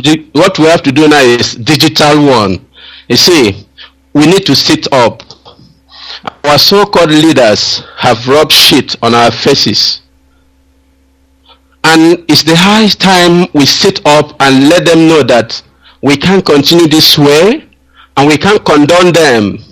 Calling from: Malaysia; I'm calling from Malaysia.

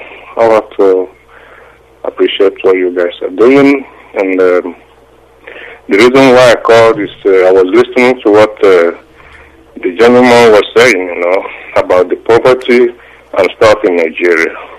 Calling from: Geneva, Switzerland; I'm calling from Geneva, Switzerland.

